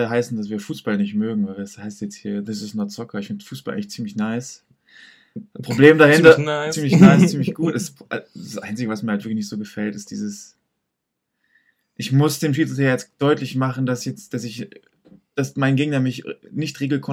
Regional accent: Zehlendorf, Berlin, Germany; Ich komme ja aus Zehlendorf.

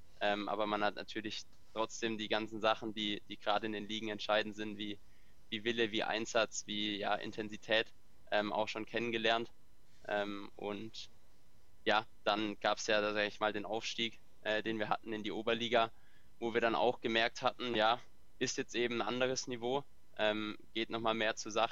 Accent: Baden-Württemberg, Germany; ich komme ja aus Württemberg

